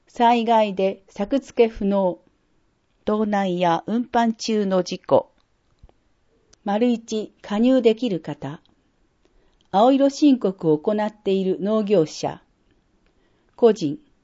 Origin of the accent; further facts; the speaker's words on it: Chiba, Japan; 千葉県育ちの私には、もう冬が来たというくらい寒くなるのをとても早く感じています。